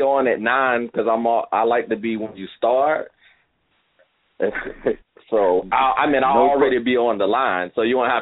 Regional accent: Virginia, United States; now in Brooklyn, United States; I live in New York. Currently, I'm in Brooklyn, but born and raised in Virginia. I grew up 15 minutes away from Sweet Pea

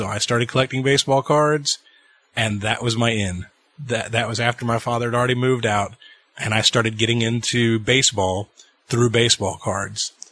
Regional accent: Atlanta, Georgia, United States; I grew up in Atlanta.

